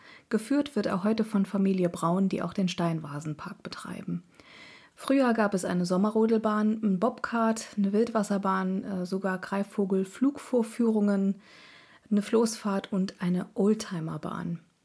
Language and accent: German; Eifel, Germany; die Eifel bleibt in meinem Herzen, das ist meine Heimat.